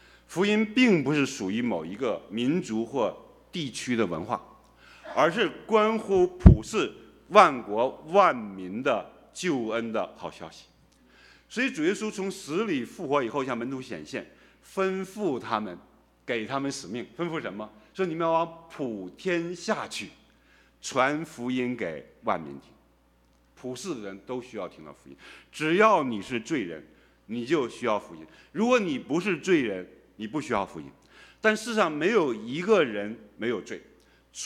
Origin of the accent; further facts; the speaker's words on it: China; 所以这里的希腊人就代表所有的非犹太人，也包括我们中国人，都是这样的非犹太人。